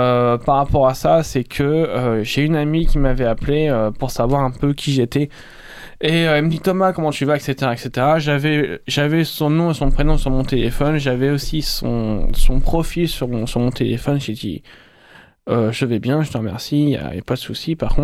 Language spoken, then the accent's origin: French; Rouen, Normandy, France; now in Montpellier, France; Je viens du Nord, je viens de Rouen, donc en Haute-Normandie.